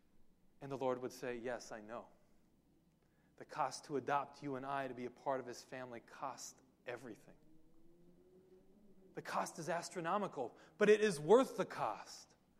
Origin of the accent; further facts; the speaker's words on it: California, United States; I grew up in South Orange County. Our area code was 949.